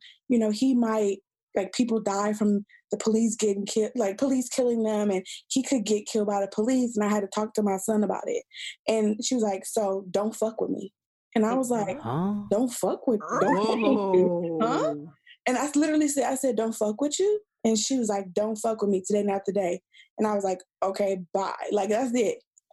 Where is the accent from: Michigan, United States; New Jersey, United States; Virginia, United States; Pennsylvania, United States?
Michigan, United States; Detroit; I'm from Detroit. You don't know what I've been through.